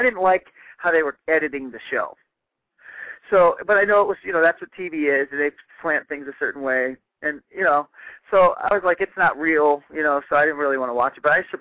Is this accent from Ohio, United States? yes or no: yes; Ohio, United States; if you're a down-to-earth guy, you know, I'm from Ohio, all about family.